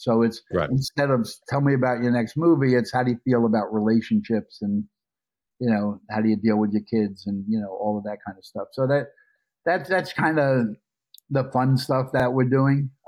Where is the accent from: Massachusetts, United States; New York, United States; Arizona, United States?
New York, United States; Brooklyn; also born or lived in Russia / China; there's my growing up in Brooklyn years, my Manhattan cable years, my Valley cable years, my E years, my Russia years, my China years, back in the U.S. years.